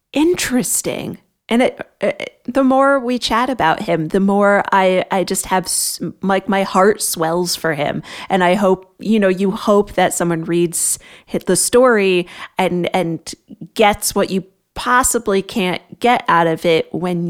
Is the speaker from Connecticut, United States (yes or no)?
yes; Connecticut, United States; also born or lived in Queens, New York; But I'm from the New York City area. I was born in Queens and I grew up in Connecticut, like 90 minutes outside of New York City.